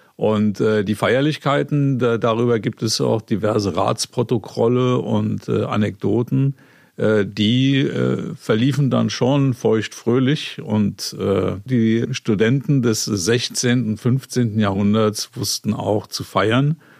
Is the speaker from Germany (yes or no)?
yes; Oberwesel, Rhineland-Palatinate, Germany; born there; ich bin ja in Oberwesel am Rhein geboren